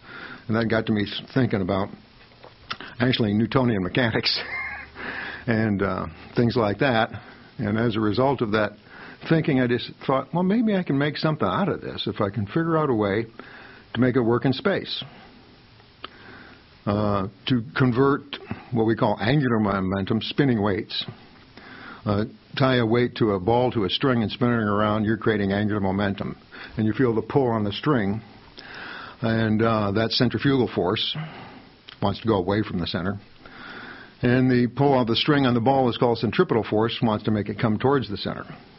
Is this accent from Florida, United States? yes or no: yes; St. Petersburg, Florida, United States; Well, I grew up in St. Petersburg, as did Eve. We grew up about 5 miles apart.